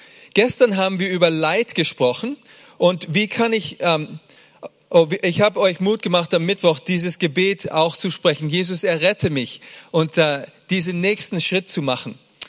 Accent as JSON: {"language": "German", "region": "Bavaria", "country": "Germany", "tie": "born or raised there", "said": "Wir sind ja in Bayern aufgewachsen"}